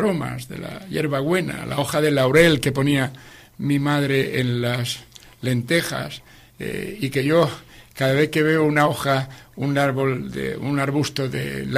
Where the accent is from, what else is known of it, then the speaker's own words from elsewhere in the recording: San Fernando, Andalusia, Spain; Bueno, los recuerdos de mi infancia en San Fernando, en la isla, de la isla famosa, histórica